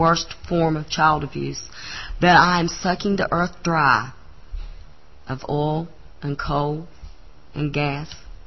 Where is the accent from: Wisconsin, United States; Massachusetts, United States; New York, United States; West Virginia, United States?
West Virginia, United States; Marfork; now in Coal River, United States; I'm from Coal River, West Virginia, originally from Marfork. I moved 2 years ago because Massey Energy Coal Company moved into my hollow at Marfork.